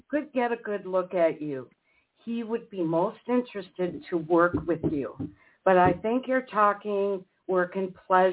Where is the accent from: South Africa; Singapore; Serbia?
Serbia; I'm Serbian too.